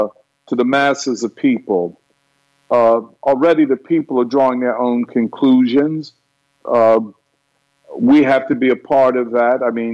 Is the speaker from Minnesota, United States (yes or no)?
no; Philadelphia, Pennsylvania, United States; I'm a Philadelphian, and we have a lot to straighten out in this city.